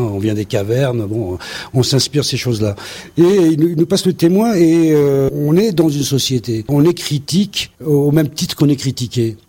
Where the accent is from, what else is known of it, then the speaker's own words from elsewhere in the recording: Paris, Île-de-France, France; Moi, je suis parisien, enterré dans Paris, donc je connaissais pas tous ces lieux magnifiques.